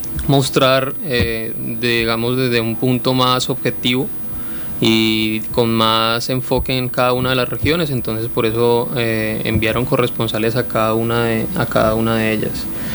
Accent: Cali, Valle del Cauca, Colombia; Yo soy caleño, yo uh-huh. vengo desde afuera

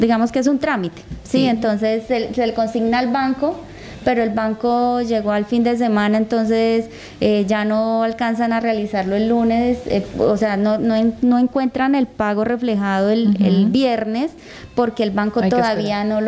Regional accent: Guaviare, Colombia; nosotros, somos de Guaviarense y conocemos un poco más esas dinámicas

